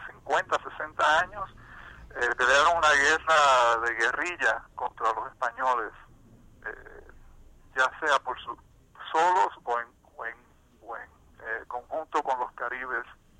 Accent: Puerto Rico; yo nací y me crié en Puerto Rico y estudié a través de escuela superior en Puerto Rico.

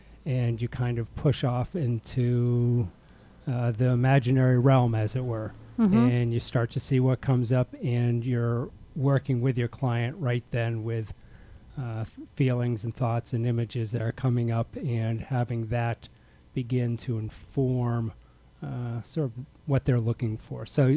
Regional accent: New England, United States; also born or lived in New Jersey / New York City / San Francisco Bay Area; I am East Coast. I grew up in New England, went to high school and college in Jersey, and then went, I was, in the city, New York City, for a couple of years

